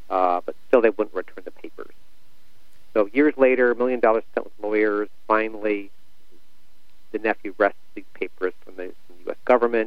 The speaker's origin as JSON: {"language": "English", "town": "St. Louis", "region": "Missouri", "country": "United States", "tie": "born or raised there", "said": "I grew up in Missouri, grew up in St. Louis, and went to school at the University of Missouri Columbia."}